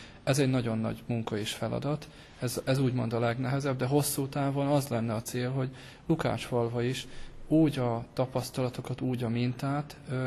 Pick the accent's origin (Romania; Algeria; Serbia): Serbia; Vojvodina; például odahaza a Délvidéken is